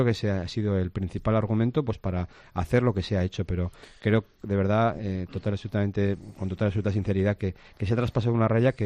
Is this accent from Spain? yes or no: yes; Navarre, Spain; yo he crecido aquí, yo soy de aquí. Llevo tiempo en la política, en mi pueblo